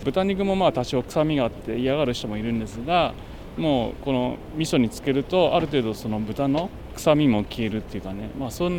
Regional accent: Fujisawa, Kanagawa, Japan; 自分も子供の頃から藤沢育ちなんでね、やっぱり何か少しでも藤沢のためにねできたらいいなっていう思いはあります。

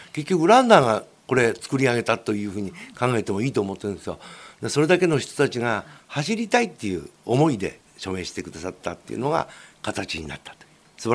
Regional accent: Fujisawa, Kanagawa, Japan; 藤沢っていうのは本当に湘南地区の中の藤沢っていうふうに捉えられてますけど、我々にとって生まれた場所としては

